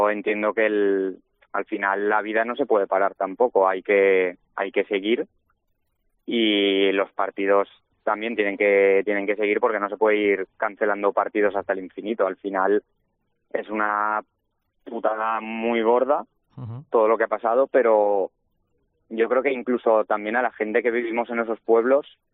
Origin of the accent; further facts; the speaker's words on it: Picanya, Valencian Community, Spain; now in Paiporta, Spain; Yo soy de Picaña, pero bueno, ahora estoy viviendo en Paiporta. Mis padres sí que viven en Picaña